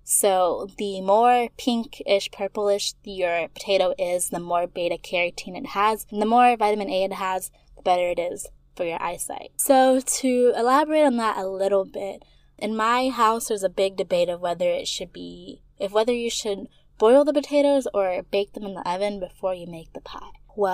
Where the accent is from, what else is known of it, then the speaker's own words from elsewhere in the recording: Florida, United States; also born or lived in Texas; I mean, I am a girl from the South. I was raised in both Florida and Texas, so sorry, not sorry.